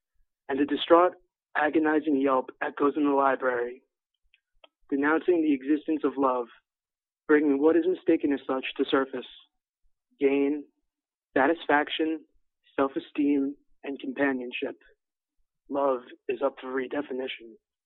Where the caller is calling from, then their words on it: Dumont, New Jersey, United States; Dumont, New Jersey.